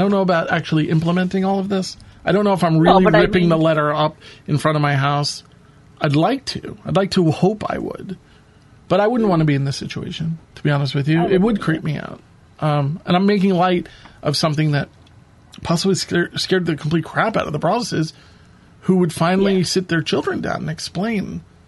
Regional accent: New York, United States; Growing up in New York, and it sounds like you had a similar kind of upbringing, you're just friends with everybody.

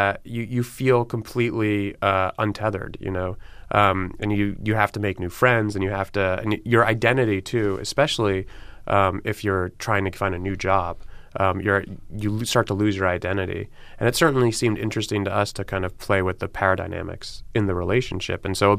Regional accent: Miami, Florida, United States; also born or lived in New York; You know, I grew up in Miami, which is at least in terms of the physical layout, quite similar to L.A.

